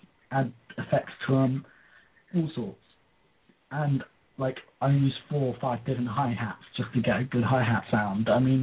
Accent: England, United Kingdom; I'm proud to be different. One, because I'm English.

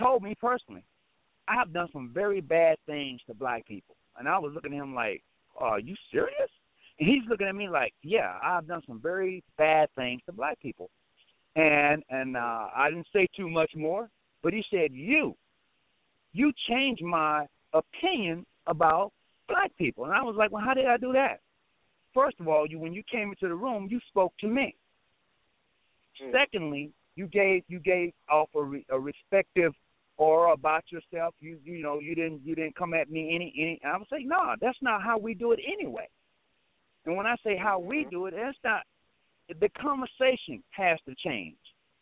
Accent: Mississippi, United States; I'm from Mississippi. So a lot of the wording or a lot of our language or our dialect from the South is cut

